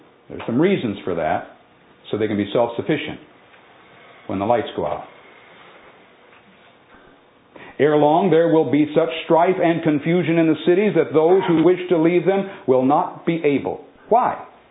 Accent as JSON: {"language": "English", "country": "United States", "said": "I appreciate America. I thank God to be the privilege of being an American."}